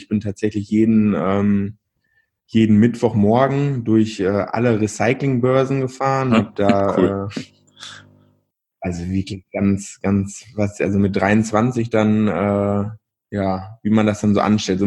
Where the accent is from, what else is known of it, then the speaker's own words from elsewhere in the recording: Kaunitz, North Rhine-Westphalia, Germany; now in Bielefeld, Germany; Eigentlich komme ich aus Verl und dann habe ich, weiß ich nicht, früh oder eigentlich aus Kaunitz. Das ist noch ein bisschen kleiner. Habe ich früh gemerkt, dass mir das alles so ein bisschen zu eng wird, dieses ländliche Leben.